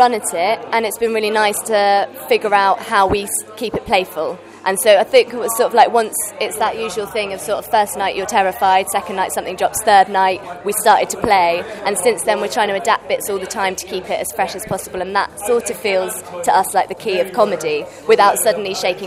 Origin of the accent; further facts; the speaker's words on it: Cambridge, East of England, United Kingdom; accent: posh; now in London, United Kingdom; I'm from Cambridge, yeah. I'm trying to, like, dull it down, though.